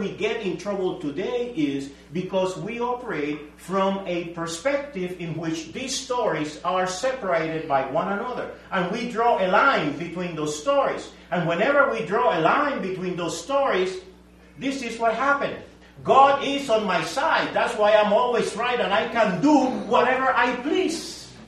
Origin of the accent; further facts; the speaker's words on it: Puerto Rico; my home congregation growing up in Puerto Rico